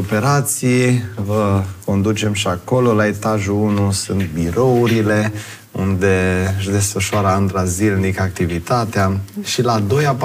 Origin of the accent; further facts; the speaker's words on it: Bucerdea Vinoasă, Alba County, Romania; Sunt plăcinte de la Bucerdea Vinoasă, din satul meu natal.